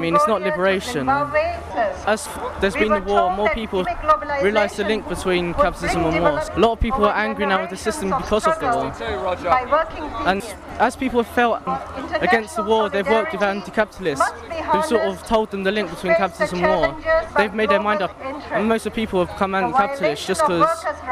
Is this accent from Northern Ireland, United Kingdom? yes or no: no; London, United Kingdom; I come down from Northwest London.